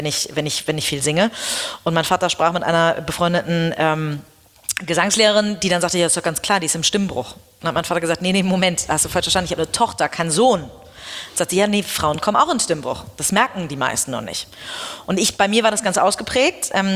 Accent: Hamburg, Germany; Ich selber bin in Hamburg im UKE geboren, bin hier aufgewachsen, zur Schule gegangen, habe hier studiert und hier meine Firma gegründet. Das heißt, ich bin aus Hamburg eigentlich nie ganz weggekommen.

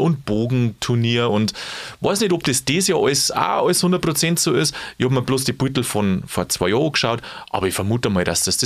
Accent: Bavaria, Germany; also ich komme jetzt auch aus Niederbayern, gell?

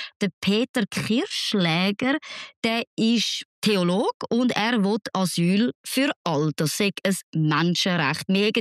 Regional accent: Switzerland

